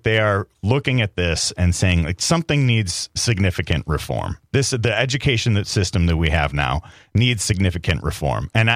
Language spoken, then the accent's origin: English; Wisconsin, United States; born or raised there